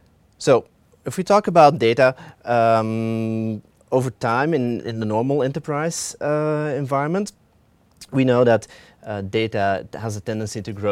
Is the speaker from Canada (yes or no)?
no; Belgium; I'm from Belgium.